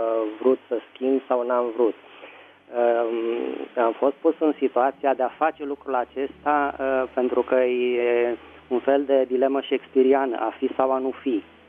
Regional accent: Bucharest, Romania; din București.

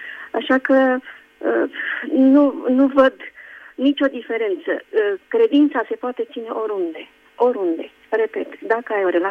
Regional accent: Romania; now in Spain; locuiesc în Spania de 17 ani și asta a fost întrebarea dacă m-aș întoarce în România

